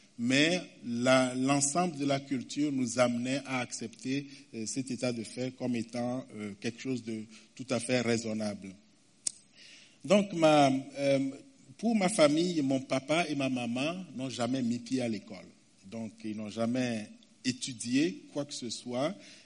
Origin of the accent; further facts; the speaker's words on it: Togo; Mon arrière-plan familial. Je viens du Togo.